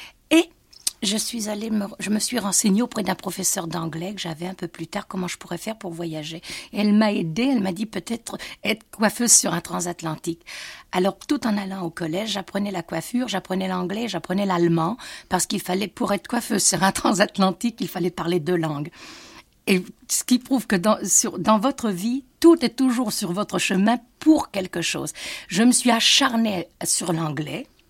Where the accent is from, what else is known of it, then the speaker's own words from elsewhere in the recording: Pont de Nieppe, Hauts-de-France, France; Quand je dis je suis née à Armentières, je suis née à côté d'Armentières, ça s'appelle le pont de Nieppe. Armentières, pour nous, c'était déjà la grande ville. Le pont de Nieppe, il y avait 600 ou 700 habitants. J'habitais dans un coron